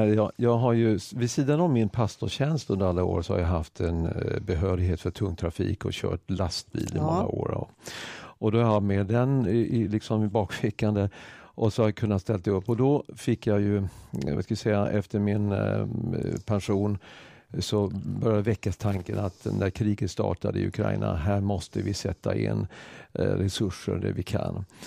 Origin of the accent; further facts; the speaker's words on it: Småland, Sweden; now in Gävle, Sweden; Jag är egentligen smålänning. Envis smålänning. Har bott här uppe i Gävle sedan 1990.